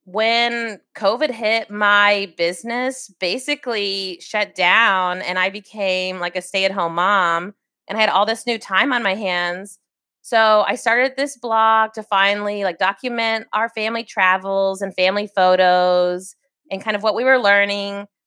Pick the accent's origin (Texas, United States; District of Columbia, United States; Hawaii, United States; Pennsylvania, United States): Texas, United States; Houston; So I am from Houston, Texas. I am a mom and wedding photographer.